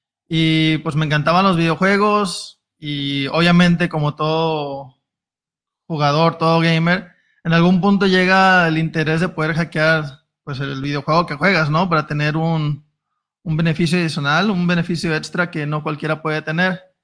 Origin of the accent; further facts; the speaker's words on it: Mexico; also born or lived in United States; Nada más hay una confusión, yo soy de México.